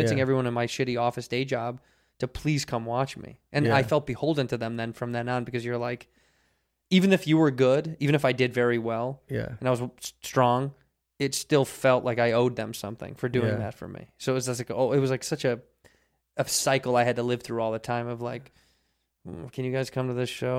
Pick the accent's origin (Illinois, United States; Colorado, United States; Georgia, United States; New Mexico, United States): Illinois, United States; Chicago; I grew up in Chicago and then started here.